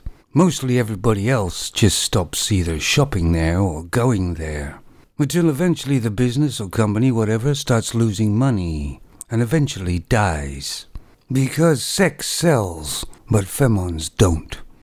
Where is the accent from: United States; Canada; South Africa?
Canada; Now, as you know, I'm Canadian.